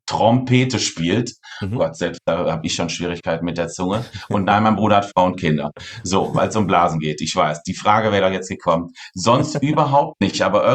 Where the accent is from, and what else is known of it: North Rhine-Westphalia, Germany; born or raised there